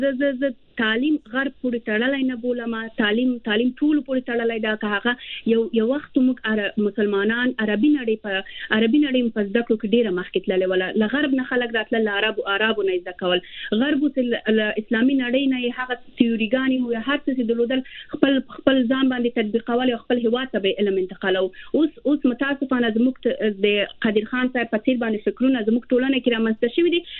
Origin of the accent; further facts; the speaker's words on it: Kabul, Afghanistan; زه خپل د کابل کې زیږیدل یم کابل کې رالوی شوی یم کابل کې مکتب لوستل دي